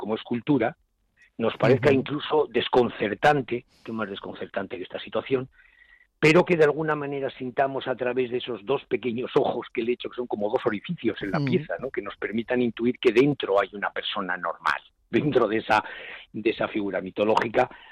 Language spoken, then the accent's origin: Spanish; Madrid, Community of Madrid, Spain; como madrileño, que vivo en Madrid